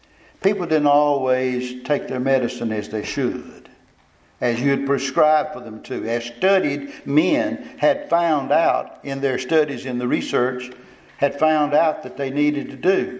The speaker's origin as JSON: {"language": "English", "town": "Kosciusko", "region": "Mississippi", "country": "United States", "tie": "born or raised there", "said": "Growing up in Kosciuszko, which is the geographic center of the state of Mississippi, and was considered at one time to be possible for the capital of the state of Mississippi."}